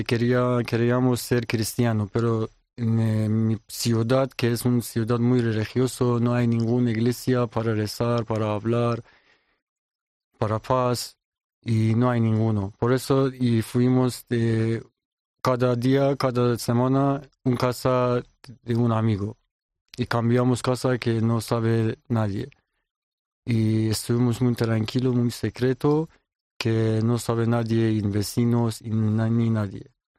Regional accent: Iran; Spanish is a second language; moved away as an adult; now in Spain; Soy de Irán y casi 5 años vivo en Bur, en España, y trabajando en Madrid en el momento.

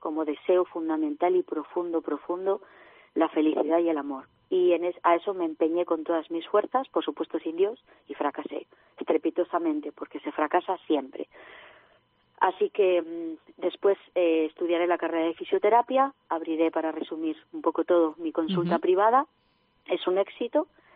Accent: Barakaldo, Basque Country, Spain; nació en una familia muy normal, en el País Vasco, soy de Baracaldo.

